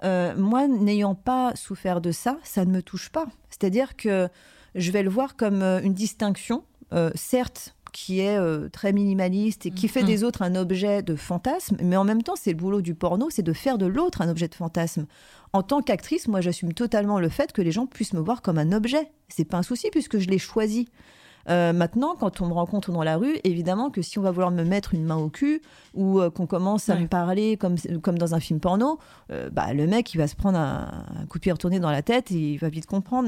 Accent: Paris, Île-de-France, France; Mais comme je venais de Paris et comme j'étais une femme indépendante

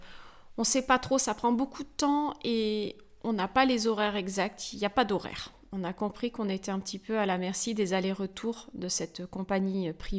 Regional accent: France; ce qu'on ferait peut-être pas en temps normal quand on est chez nous en France

